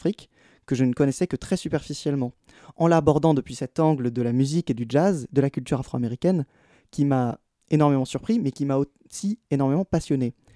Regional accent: Guadeloupe, France; je suis antillais, plus exactement je suis guadeloupéen et donc afro-descendant

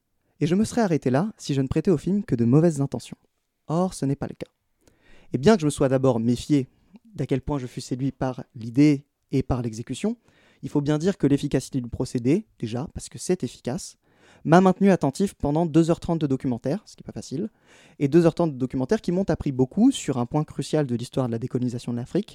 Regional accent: Guadeloupe, France; je suis antillais, plus exactement je suis guadeloupéen et donc afro-descendant

